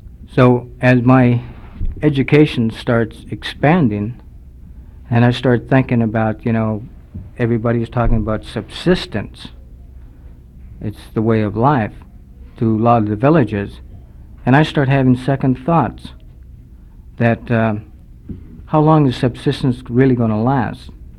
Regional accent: Fort Yukon, Alaska, United States; I was born and raised in Fort Yukon, and I did go to school at Mount Edgecombe.

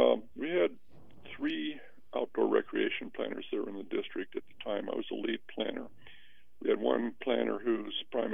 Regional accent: Oregon, United States; also born or lived in Virginia / Montana; I was born in Oregon in 1953, and I grew up in western Oregon, and we moved to northern Virginia, the Washington, D.C. metro area, and I went to high school in Northern Virginia and in Montana.

